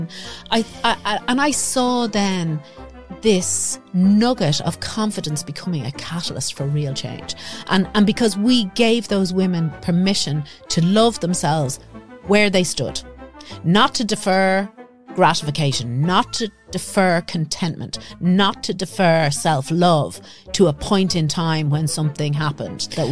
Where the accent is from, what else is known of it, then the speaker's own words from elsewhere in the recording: Ballyshannon, County Donegal, Ireland; born there; I was born in Ballyshannon, and the hospital at the time was run by nuns.